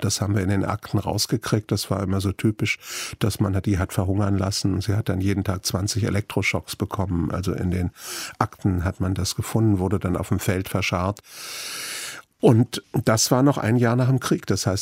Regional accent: Frankfurt, Hesse, Germany; Als ich vor ein paar Jahren einen Film gemacht habe über meine Jugend in Frankfurt-Braunheim

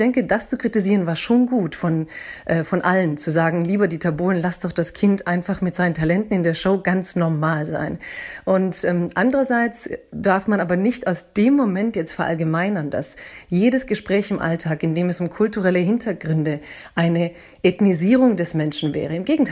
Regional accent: Waiblingen, Baden-Württemberg, Germany; ich bin deutsch, ich komme aus Waiblingen, ich komme aus Schwaben.

